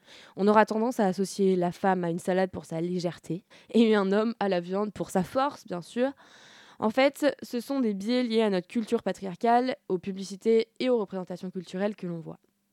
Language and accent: French; France; je suis une femme, je suis française et je fais des études.